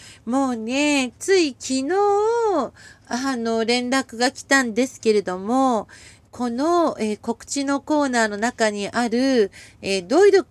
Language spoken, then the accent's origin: Japanese; Yokohama, Kanagawa, Japan; その地元横浜の映画祭でですね